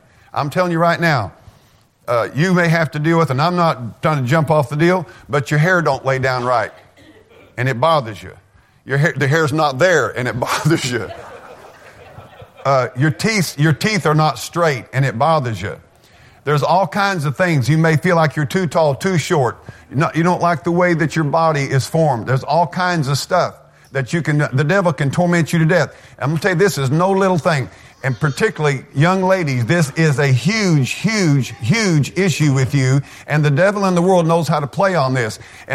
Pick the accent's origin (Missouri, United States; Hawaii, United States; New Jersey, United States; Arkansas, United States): Missouri, United States; I'm white. Amen. I'm from Missouri. I ain't ashamed of that. Amen. I'm from down the hills.